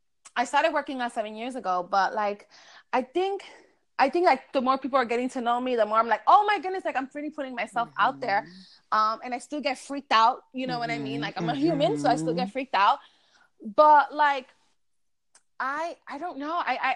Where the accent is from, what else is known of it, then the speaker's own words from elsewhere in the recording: Bronx, New York, United States; also born or lived in Yonkers; now in Pennsylvania, United States; Born and raised in the Bronx. Lived in Yonkers for a couple of years. Until like when I met Lewis, we stood in Yonkers. And now I am currently living in Pennsylvania.